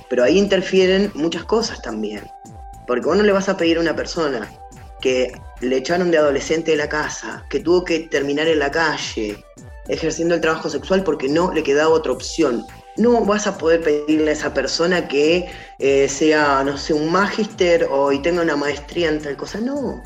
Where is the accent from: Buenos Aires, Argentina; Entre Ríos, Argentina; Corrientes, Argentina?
Entre Ríos, Argentina; Gualeguaychú; born there; moved away as an adult; tengo 35 años, nací en Gualeguaychú, Entre Ríos. Yo me vine a estudiar como porque en Gualeguaychú no había el acceso a las universidades como hay hoy, por ejemplo.